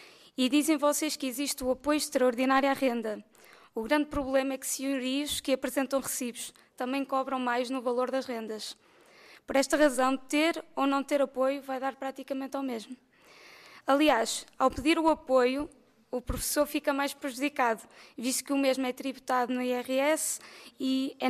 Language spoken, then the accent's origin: Portuguese; Paços de Ferreira, Norte, Portugal; como já disseram, tenho 26 anos e sou de Passos Ferreira.